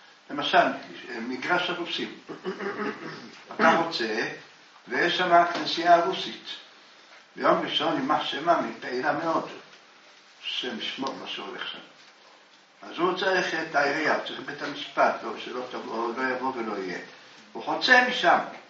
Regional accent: Jerusalem, Jerusalem District, Israel; אנחנו ירושלמים, קראנו לזה רחוב חבשים.

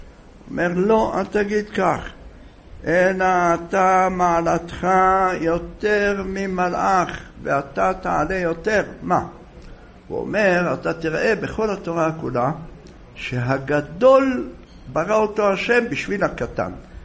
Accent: Jerusalem, Jerusalem District, Israel; אני מדבר כעת על ירושלים שאני זוכר אותה, שאני בתור ילד למדתי בתלמודי תורה.

